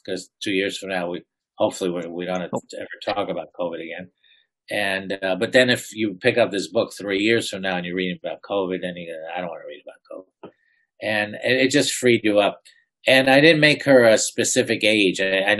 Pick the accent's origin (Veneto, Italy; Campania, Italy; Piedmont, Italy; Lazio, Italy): Campania, Italy; accent: Ischia dialect; first language Ischia dialect; English is a second language; I spoke English is my second language. My mother, who is from Ischia, the real Nona's daughter, never spoke English when she lived here for 35 years. As ridiculous as that sounds. But so I only spoke the Ischia dialect growing until I went to school at 6.